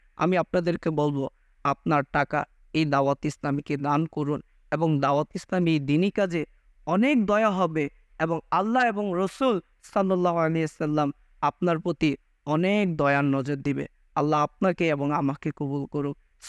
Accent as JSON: {"language": "Bangla", "town": "Chandpur", "region": "Chittagong Division", "country": "Bangladesh", "tie": "born or raised there", "said": "আমার বাড়ি চাঁদপুর।"}